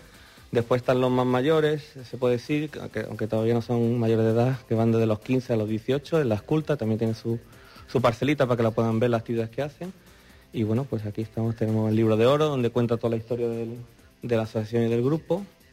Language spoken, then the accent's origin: Spanish; Málaga, Andalusia, Spain; no en este grupo, porque soy malagueño